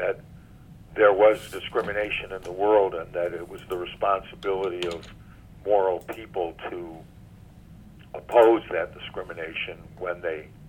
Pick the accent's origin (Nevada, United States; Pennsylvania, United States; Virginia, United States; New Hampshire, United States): New Hampshire, United States; At the school we went to growing up in New Hampshire, it was heavily Anglo-Saxon Protestant. In fact, I was the only Jewish kid in my high school, and there was one black family.